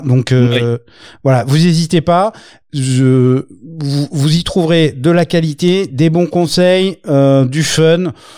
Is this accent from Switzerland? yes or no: no; Grand Est, France; Il se trouve que je suis alsacien